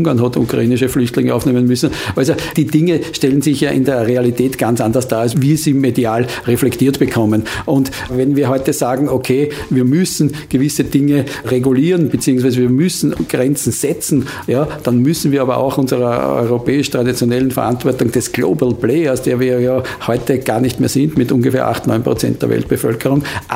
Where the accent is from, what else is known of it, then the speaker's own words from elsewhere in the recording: Lower Austria, Austria; die Identität für mich als Niederösterreicher, das ist einmal in erster Linie ich, mein persönliches Umfeld, meine Leute, mit denen ich zu Hause bin, mein Dorf.